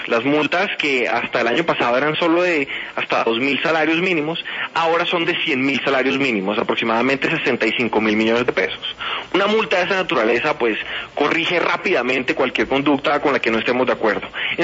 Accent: Barranquilla, Atlántico, Colombia; Yo entiendo el problema, lo siento muy de cerca, yo soy de Barranquilla.

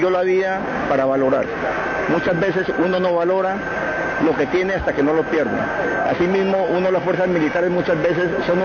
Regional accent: Colombia; como buen colombiano

